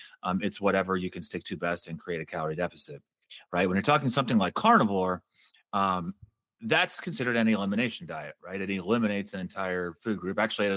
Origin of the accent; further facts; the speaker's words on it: Cincinnati, Ohio, United States; moved away; I grew up in Cincinnati. We don't ice fish in Cincinnati.